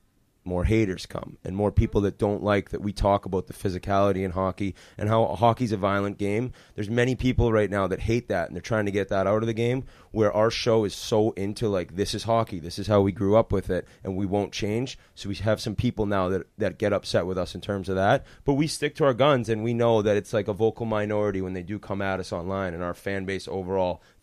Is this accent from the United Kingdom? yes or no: no; Massachusetts, United States; now in New York, United States; Like, and I'm from Massachusetts, so it was enormous to begin with.